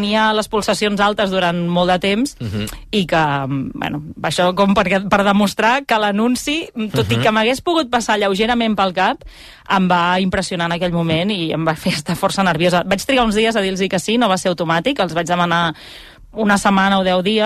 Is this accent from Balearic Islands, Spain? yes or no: no; Vilafranca, Catalonia, Spain; Vilafranca és el lloc on he crescut, no el lloc on he nascut, perquè jo no sóc de Vilafranca de tota la vida, i vaig anar a viure quan era molt petitona amb els meus pares